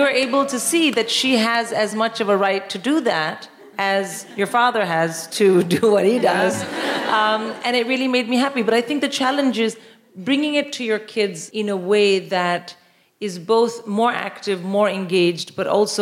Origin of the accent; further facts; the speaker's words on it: India; Well, I grew up in India